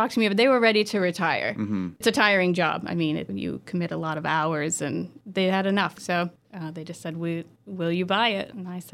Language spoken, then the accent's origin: English; Maine, United States; I mean, I'm from Maine, so I didn't have that whole Southern home-style food.